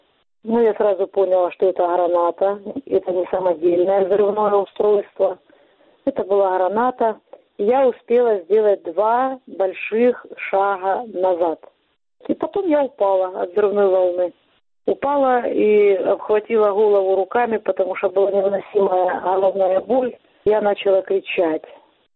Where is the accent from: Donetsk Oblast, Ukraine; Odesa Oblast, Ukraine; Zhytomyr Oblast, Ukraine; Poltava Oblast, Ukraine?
Donetsk Oblast, Ukraine; Donetsk; пришла война в мой родной город, в мой дом